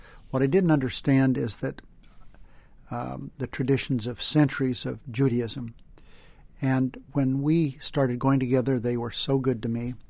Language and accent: English; Searchlight, Nevada, United States; When I grew up in Searchlight, I didn't realize it at the time, but it had had its better days in the past.